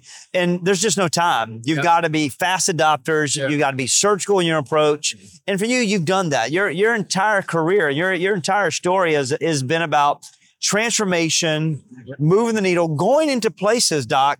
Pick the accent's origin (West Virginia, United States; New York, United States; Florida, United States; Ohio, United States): Florida, United States; You know what? We're from Florida.